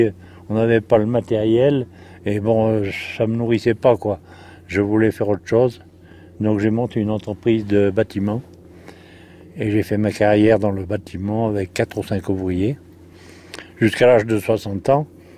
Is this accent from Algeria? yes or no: no; Le Châtelet, France; born there; Je suis né au Châtelet. J'ai fait le paysan avec mes parents jusqu'à l'âge du service militaire.